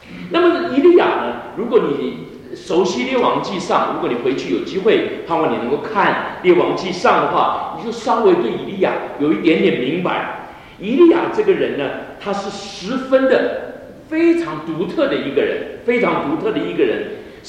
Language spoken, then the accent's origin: Chinese; China; 我们中国人讲一句成语说，虽千万人也怎么样，无往矣。